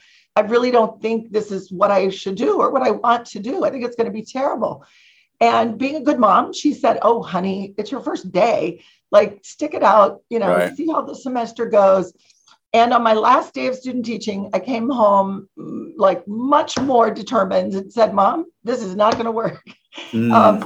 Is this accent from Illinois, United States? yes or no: no; Ohio, United States; moved away as an adult; I grew up in Ohio, and I tell everybody it is a great place to be from. It was amazing growing up in the Midwest, but I got recruited to California in 1984, and I came here not knowing a single person in my, mid-20s.